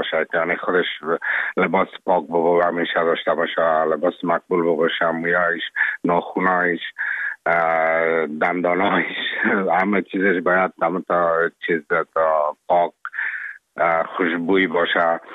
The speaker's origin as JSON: {"language": "Persian", "country": "Afghanistan", "lives_now": "Czech Republic", "said": "ما افغان هستم."}